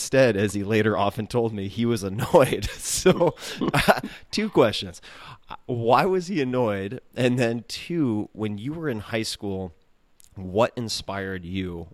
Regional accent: New Orleans, Louisiana, United States; Lewis and I went to the same school when we were growing up in New Orleans.

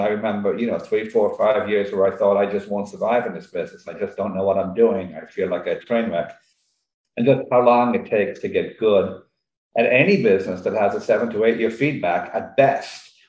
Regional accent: Ireland; also born or lived in United Kingdom; So, I'm Irish originally. I went to college in the UK.

